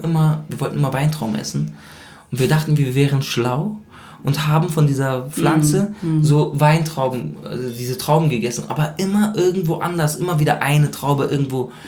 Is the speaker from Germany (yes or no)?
yes; Germany; Wenn dich die Leute fragen, von wo du kommst, dann sag ich, ja, ich komme aus Deutschland